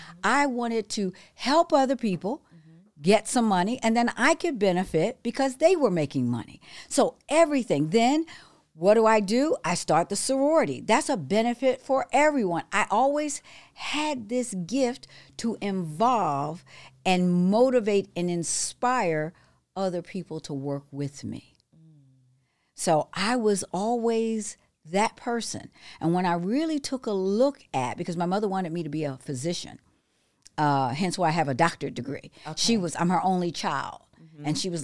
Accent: Detroit, Michigan, United States; And then went back to the University of Michigan in Dearborn, because I'm from Detroit. And I went back home

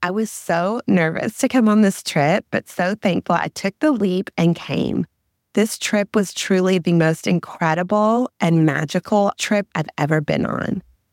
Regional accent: Texas, United States; I'm from Texas.

